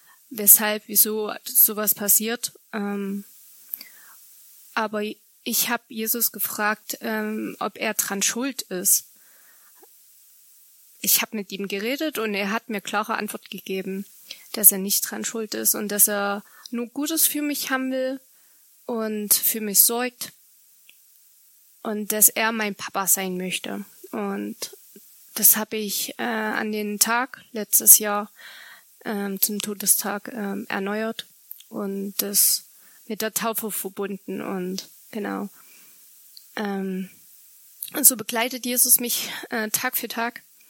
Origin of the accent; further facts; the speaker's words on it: Königswalde, Saxony, Germany; ich komme ursprünglich aus Königswalde und auch wenn ich nicht mehr im Ort wohne, gehöre ich immer noch zur Kirchgemeinde Königswalde.